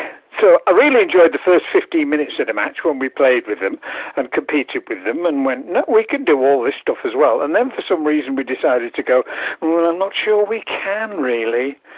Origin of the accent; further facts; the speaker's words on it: Salford, North West England, United Kingdom; Because we are Manx, because we grew up in Salford